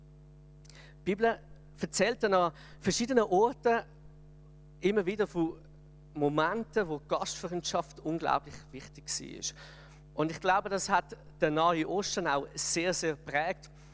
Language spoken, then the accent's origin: German; Switzerland; Und als Schweizer muss ich sagen